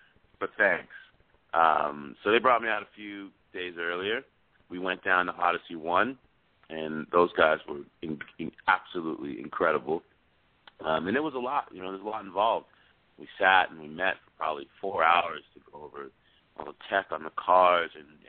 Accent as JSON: {"language": "English", "region": "California", "country": "United States", "said": "the idea that I wanted to go surfing with him in his country and that I was from California, like, blew him away"}